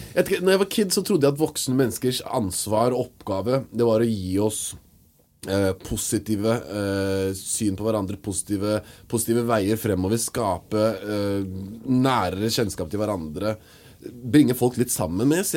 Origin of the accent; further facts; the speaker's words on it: Oslo, Norway; jeg vokste opp på Ullern, et sted hvor jeg vet at det har ikke vært så mange som her før.